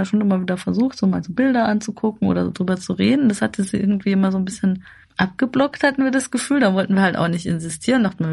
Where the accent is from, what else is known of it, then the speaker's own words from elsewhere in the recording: Germany; weil er anscheinend gemerkt hat, wir sind halt Deutsche.